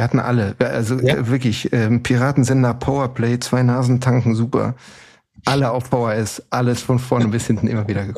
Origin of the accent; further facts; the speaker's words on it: North Rhine-Westphalia, Germany; Ich komme ja aus dem Ruhrpott.